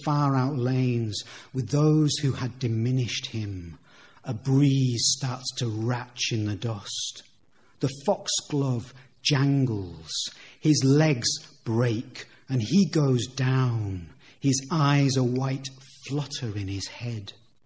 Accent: United Kingdom; I grew up on the Solway, Firth, and we would see lapwings, peewits

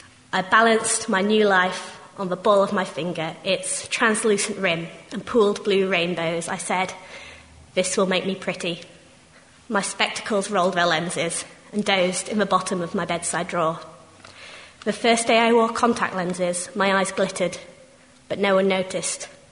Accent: Yorkshire and the Humber, United Kingdom; I'm from Yorkshire

